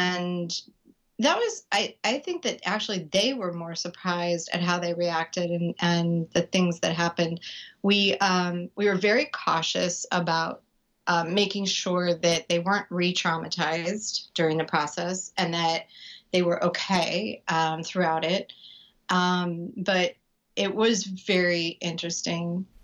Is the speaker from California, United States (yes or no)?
yes; San Diego, California, United States; We're both from San Diego.